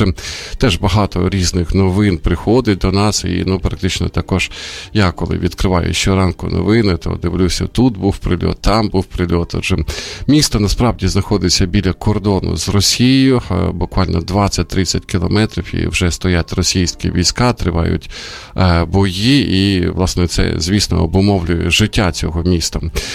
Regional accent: Sumy, Sumy Oblast, Ukraine; now in Kyiv, Ukraine; ці два тижні перебував в Сумах, це моє рідне місто

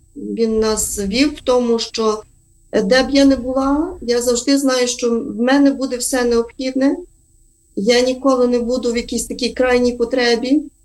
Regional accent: Ternopil Oblast, Ukraine; є сусіди, які звідки я родом, з Тернопільщини

